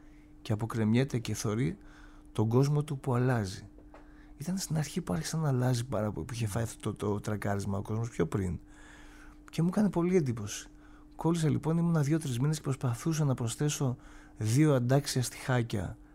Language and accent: Greek; Central Greece, Greece; Είναι στο χωριό μου, δίπλα στο Λιδωρίκι.